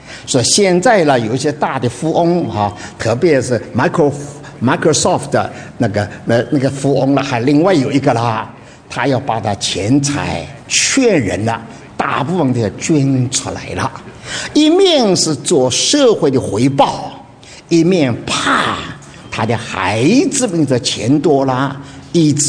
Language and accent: Chinese; China; 所以有一件事情呢，我们中国人的话不错的，富不过三代